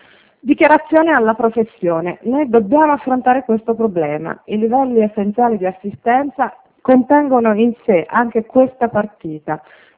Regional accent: Tuscany, Italy; accent: Tuscan; io sono toscana, come si sente.

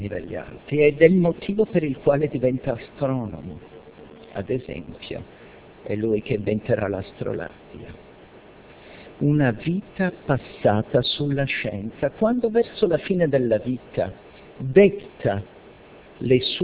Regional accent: Bergamo, Lombardy, Italy; io sono bergamasco

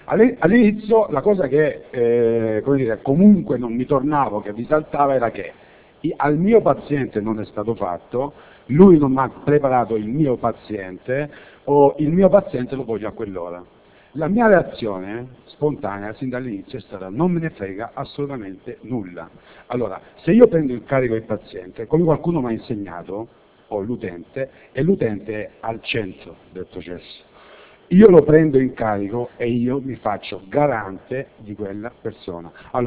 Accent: Florence, Tuscany, Italy; vengo da Firenze.

